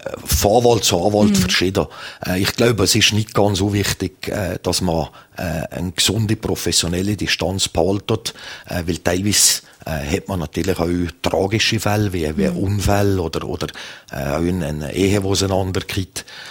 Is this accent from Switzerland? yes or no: yes; Zermatt, Valais, Switzerland; einen lieben Grüß in mein Heimatdorf auf Zermatt.